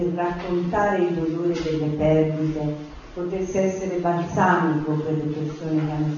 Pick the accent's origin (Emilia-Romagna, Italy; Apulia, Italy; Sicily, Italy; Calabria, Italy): Apulia, Italy; non è aquilana, è pugliese come me